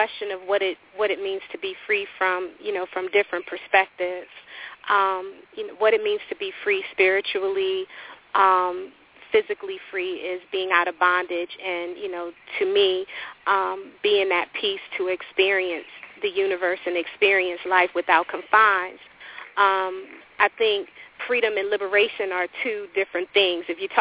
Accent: Washington, District of Columbia, United States; most importantly, I grew up in Berry Farms Projects in Southeast Washington, D.C., so I am from the neighborhood, proud of being from the neighborhood.

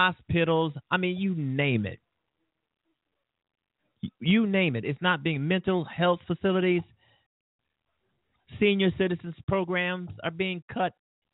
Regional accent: Chicago, Illinois, United States; it's almost embarrassing to say that I'm from Chicago. But I'm not going to be embarrassed, because I love this city.

